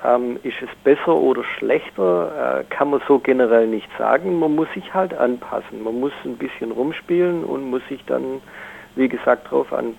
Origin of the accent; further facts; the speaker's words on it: Tübingen, Baden-Württemberg, Germany; now in Perth, Australia; So, wir sind ursprünglich aus Tübingen.